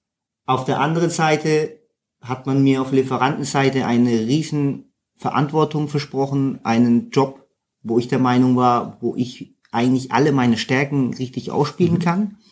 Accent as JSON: {"language": "German", "town": "Heilbronn", "region": "Baden-Württemberg", "country": "Germany", "said": "ich komme ja aus Heilbronn und sind sehr nah an Stuttgart von der Anbindung her."}